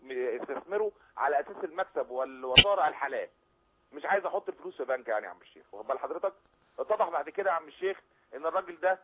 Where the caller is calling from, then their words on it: Giza, Giza Governorate, Egypt; من الجيزة.